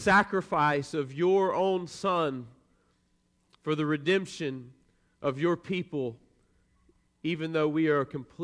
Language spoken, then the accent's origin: English; Dothan, Alabama, United States; I was driving around my hometown, Dothan, Alabama.